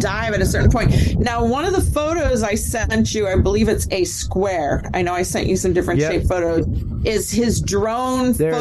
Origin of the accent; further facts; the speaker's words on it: San Diego, California, United States; Now, I grew up in San Diego flying kites.